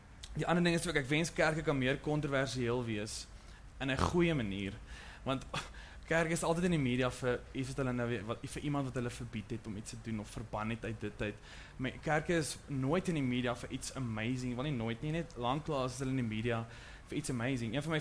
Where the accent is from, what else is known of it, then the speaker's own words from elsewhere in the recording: Potchefstroom, North West, South Africa; ek kom van Potchefstroom af, en dit is een baie conservatieve dorpie